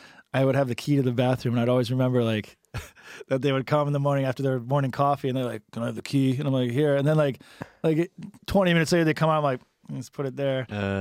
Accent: Chicago, Illinois, United States; I'm from Star Rock area, which is like a state park southwest.

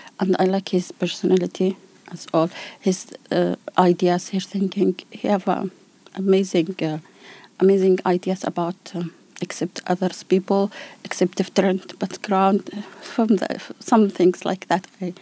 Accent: Yemen; English is a second language; I'm from Yemen, Arabic country.

